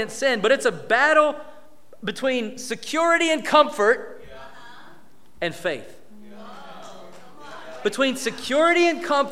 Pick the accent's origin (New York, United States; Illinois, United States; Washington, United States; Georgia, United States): Georgia, United States; I'm from Georgia. We still get along. Anyway, that's a Georgia, Florida thing.